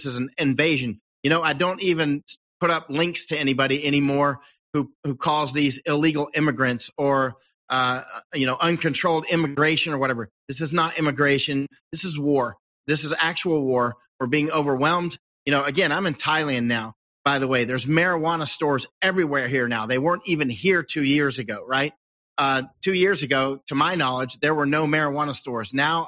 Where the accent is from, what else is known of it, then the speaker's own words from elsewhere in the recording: Florida, United States; moved away; I grew up in Florida, went to school in Florida, Massachusetts, North Carolina, Ohio. I've lived all over the country